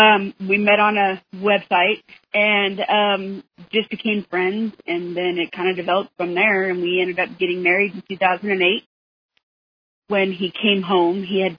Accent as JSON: {"language": "English", "town": "Newport Beach", "region": "California", "country": "United States", "tie": "born or raised there", "also_born_or_lived": "Fort Knox, Kentucky", "said": "Born and raised in California, moved to Fort Knox, Kentucky."}